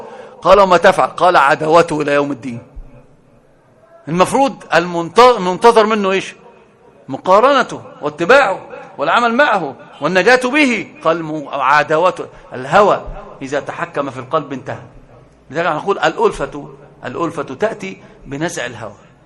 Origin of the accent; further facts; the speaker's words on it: Egypt; أنا لما أتكلم باللغة العربية لا يعرفون من أين، يحسبونني خليجا خليجيا. كل حتى هناك لما ذهبت في المازيع يحسبونني خليجيا ما يعرفون أنا مصري. فتكلمت ما تكلمت أفصحت عن نفسي بالكلام المصري، اللكنة المصرية خلاص مشهورة